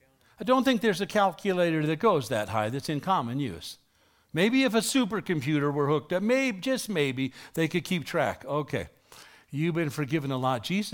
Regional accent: New York City, New York, United States; I grew up in New York getting rolled daily for my milk money in the hallways of PS1, public school 1 in New York City.

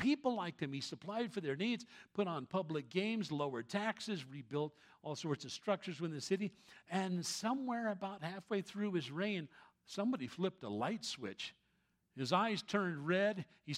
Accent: Austria; I grew up in Austria, I was born in Austria

